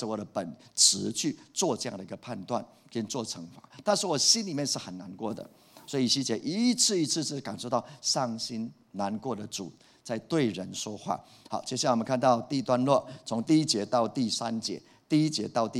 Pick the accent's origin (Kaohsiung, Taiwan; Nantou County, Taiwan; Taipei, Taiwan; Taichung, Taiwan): Nantou County, Taiwan; Puli; 我从小在这个教会长大，我记得我出生的地方在埔里啊，那时候我的小时候跑来跑去的时候都在葡萄园里面，